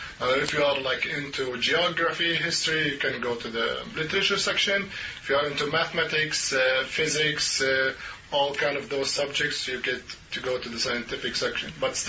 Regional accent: Bethlehem, West Bank, Palestine; I was born and raised in Bethlehem.

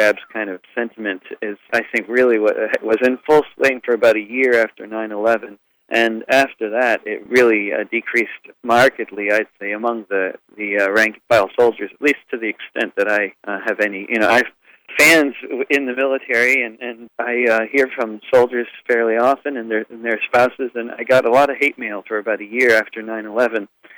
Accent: Connecticut, United States; Well, it's always significant to be in Connecticut for me because I grew up in Connecticut, so I get to come see lots of friends and family every time I'm there.

